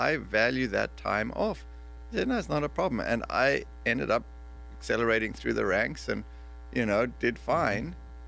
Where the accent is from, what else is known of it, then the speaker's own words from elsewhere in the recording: South Africa; now in United States; I came from South Africa, as most listeners know